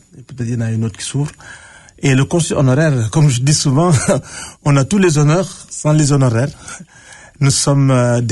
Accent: Senegal; now in Winnipeg, Canada; gens trouvaient que c'était très, très intéressant de moi, Sénégalais à Winnipeg, de m'occuper de mon pays d'origine

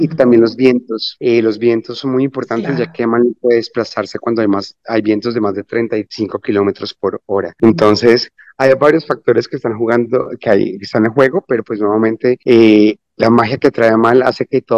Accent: Colombia; moved away as an adult; Yo soy colombiano y llegué como refugiado a los 20 años. Llegué solo, sin familia.

